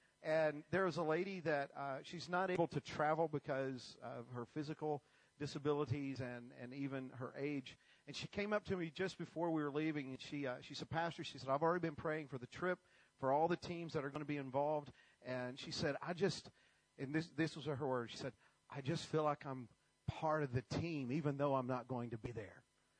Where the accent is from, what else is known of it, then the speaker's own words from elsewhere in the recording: United States; because I'm from America and I'm here and I'm a guest.